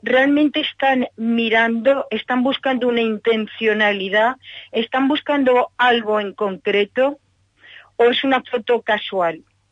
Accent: Valencia, Valencian Community, Spain; Sí, en nuestra ciudad, que yo soy valenciana.

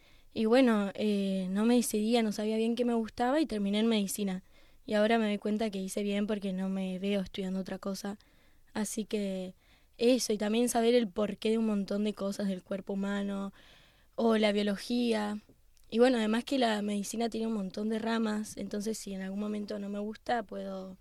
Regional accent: Litoral, Argentina; now in San Juan, Spain; desde mi pueblo son como 5 horas hasta Buenos Aires, que es donde me tomé el avión

